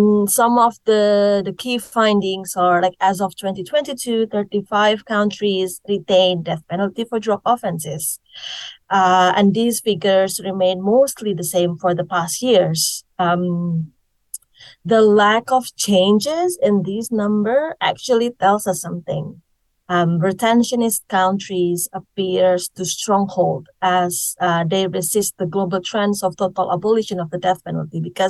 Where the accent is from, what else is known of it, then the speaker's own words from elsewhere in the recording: Indonesia; now in United Kingdom; I am originally from Indonesia, and I'm currently working and living in the UK.